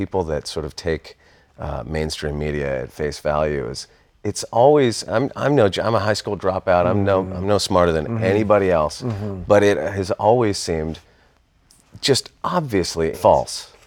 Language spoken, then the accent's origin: English; Santa Barbara, California, United States; Santa Barbara.